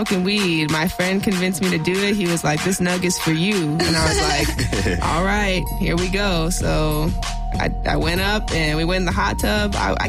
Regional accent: Seattle, Washington, United States; now in North Hollywood, United States; I'm originally from Seattle, but I stay in North Hollywood.

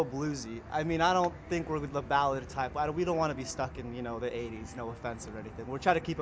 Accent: Long Beach, California, United States; From Long Beach, California.

